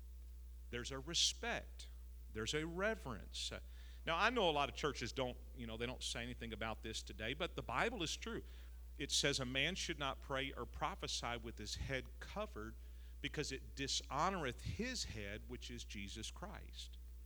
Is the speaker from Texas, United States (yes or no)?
yes; Texas, United States; When I was a kid growing up in East Texas, we wore our cowboy hats to church.